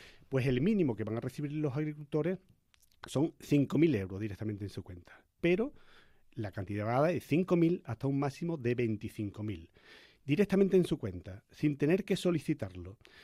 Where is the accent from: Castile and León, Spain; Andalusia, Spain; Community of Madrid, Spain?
Andalusia, Spain; Cañada Rosal; soy de Cañada Rosal, que es la isla del Vicario en Écija